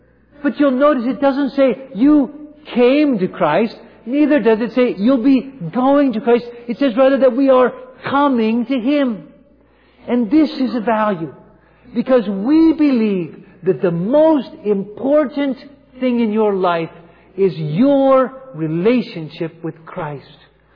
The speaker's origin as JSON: {"language": "English", "region": "Virginia", "country": "United States", "tie": "born or raised there", "said": "Although I grew up in Virginia, I'd never any personal experience with grits until I moved away to university."}